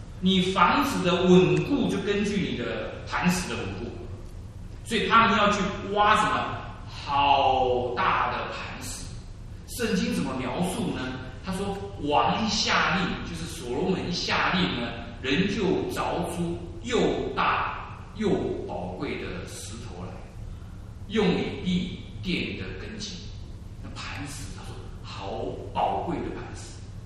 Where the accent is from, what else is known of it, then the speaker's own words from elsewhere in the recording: Taiwan; 因为我是从台湾来的，我们家住的房子呢，当初盖的时候都是挖地基的，灌水泥的